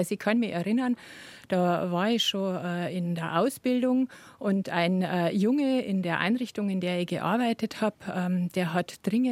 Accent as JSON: {"language": "German", "region": "Bavaria", "country": "Germany", "tie": "born or raised there", "said": "aufgewachsen bin ich in Niederbayern, da wo auch Kunst herkommt"}